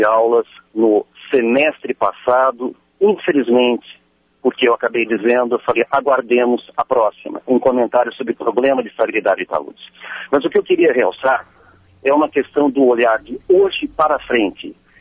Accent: São Paulo, Brazil; eu agora analisando esse detalhe como paulista

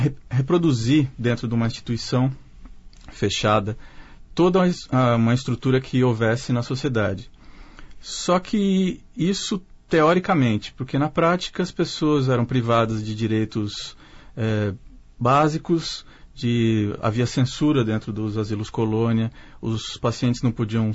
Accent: Mogi das Cruzes, São Paulo, Brazil; now in Campinas, Brazil; E eu sou natural de Mogi das Cruzes, a cidade onde foi construído o primeiro asilo colônia do estado de São Paulo em 1928, que era o asilo colônia Santo Ângelo.

